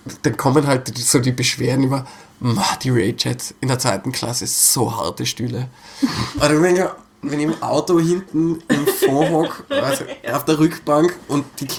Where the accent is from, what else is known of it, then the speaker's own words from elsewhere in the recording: Innsbruck, Tyrol, Austria; ich bin Innsbrucker, ich bin so oft hin und her gefahren